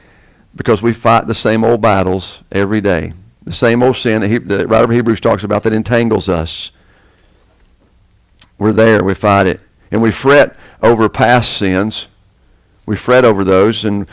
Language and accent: English; Bible Belt, United States; what I struggled and many of you struggled with growing up in the Bible Belt in this generation